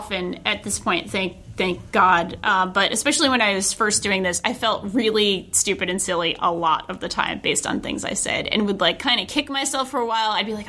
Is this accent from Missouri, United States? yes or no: no; Rhode Island, United States; For having a cool name that makes me think of my home state of Rhode Island. Good place. Good coffee milk.